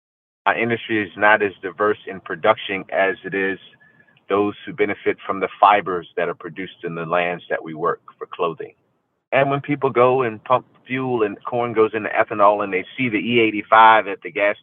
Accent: Reedville, Virginia, United States; My hometown of Reedville, Virginia, is the last commercial fishing village on the whole East Coast between Florida and Maine.

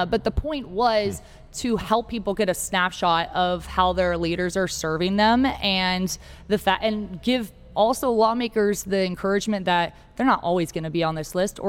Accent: San Antonio, Texas, United States; born there; also born or lived in Arizona / California / Virginia; And so I was born in Texas, San Antonio. My dad's from Texas, his grandpa, they all served as law enforcement officers in San Antonio.

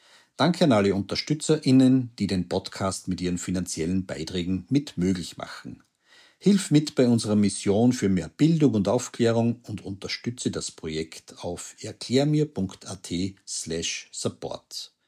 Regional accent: Styria, Austria; now in Perg, Austria; aus Perg in Oberösterreich und Hörer des Monats. Ursprünglich komme ich aus der Steiermark, genauer gesagt aus dem schönen Mürztal.

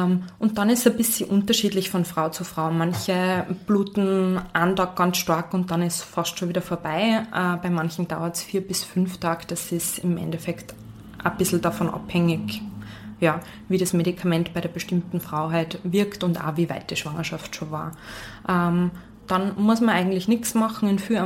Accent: Salzburg, Austria; In Salzburg, ich bin ursprünglich Salzburgerin

